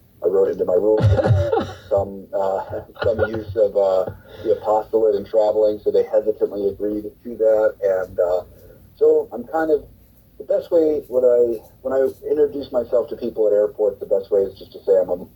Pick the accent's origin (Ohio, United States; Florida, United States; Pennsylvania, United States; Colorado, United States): Colorado, United States; Denver; born there; So I was born in 1978 in Denver.